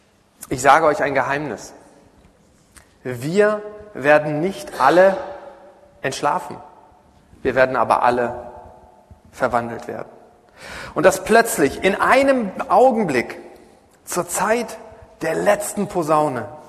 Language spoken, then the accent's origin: German; East Germany, Germany; ich komme aus dem Osten unserer Republik, komplett atheistisch groß geworden.